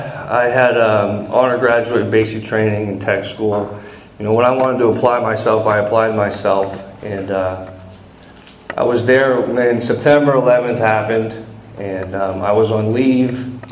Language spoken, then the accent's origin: English; McCain, United States; also born or lived in Hammond; I was born in Hammond, but I grew up in McCain. I grew up in a trailer park the majority of my early childhood.